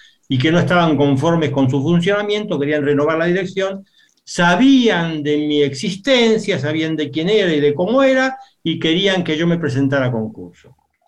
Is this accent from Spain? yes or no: no; La Plata, Buenos Aires Province, Argentina; now in Mar del Plata, Argentina; Yo me crié y me formé en La Plata, caminando por las calles, por los tilos y andando tranquilo por las plazas, y Buenos Aires me resultó muy duro, ¿no? Cuando vine a Mar del Plata sentí que volvía a mi lugar medio pueblerino, tranquilo